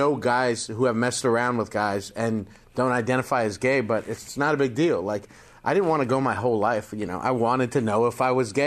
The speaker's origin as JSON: {"language": "English", "town": "West Covina", "region": "California", "country": "United States", "said": "And I'm actually from West Covina."}